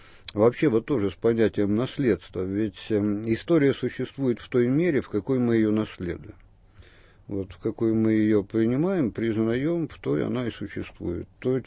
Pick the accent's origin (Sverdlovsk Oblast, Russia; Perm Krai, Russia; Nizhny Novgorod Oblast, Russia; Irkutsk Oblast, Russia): Perm Krai, Russia; Perm; Вот мой родной город Пермь, я там часто бываю